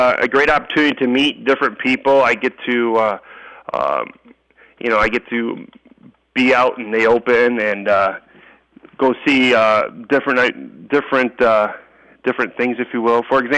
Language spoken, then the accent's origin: English; St. Clair, Michigan, United States; now in Kalamazoo, United States; I grew up in St. Clair, Michigan, and that's where it's my home, that's my home of record, but I actually live in Kalamazoo, Michigan now.